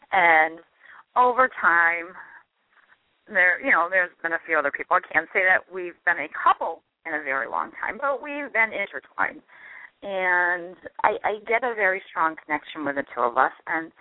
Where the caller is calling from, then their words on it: New Hampshire, United States; I'm calling from the New Hampshire area.